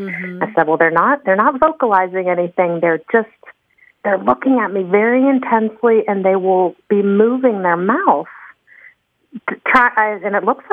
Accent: Tallahassee, Florida, United States; Hi there, this is … I'm from Tallahassee, Florida.

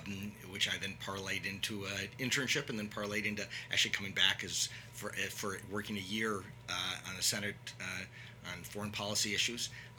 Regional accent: Cleveland, Ohio, United States; also born or lived in Toledo, United States; Ohio. Cleveland, Ohio, then Toledo, Ohio.

